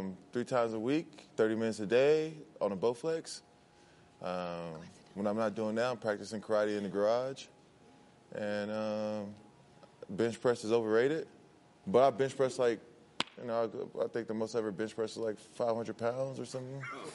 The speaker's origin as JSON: {"language": "English", "town": "Houston", "region": "Texas", "country": "United States", "said": "I'm a utility guy. I play multiple positions. And I am from Houston, Texas."}